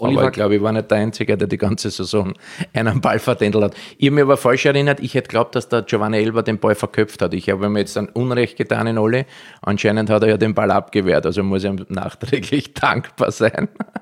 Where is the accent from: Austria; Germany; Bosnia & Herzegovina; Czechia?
Austria; now in Israel; haben im März mein Heimatland Österreich besiegt, 4-2 in Israel.